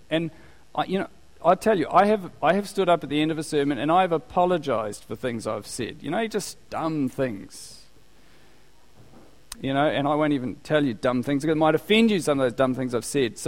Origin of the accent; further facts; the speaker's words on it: Gisborne, New Zealand; Gisborne's my hometown